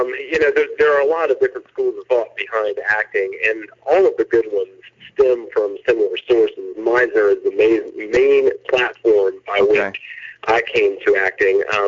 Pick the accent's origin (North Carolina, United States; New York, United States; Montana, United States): North Carolina, United States; I'm reminded that much more of how idyllic and fantastic growing up in North Carolina was. And we are raising my daughter there now